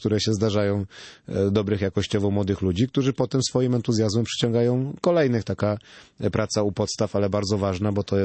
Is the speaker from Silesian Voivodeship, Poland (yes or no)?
yes; Silesian Voivodeship, Poland; byłem niedawno u mnie na Śląsku w okręgu z kolei w Orzeszu.